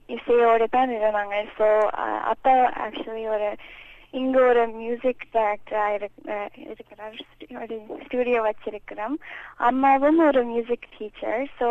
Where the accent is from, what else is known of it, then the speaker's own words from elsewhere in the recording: Canada; நான் இங்க தான் பிறந்தேன். So I was born raised here.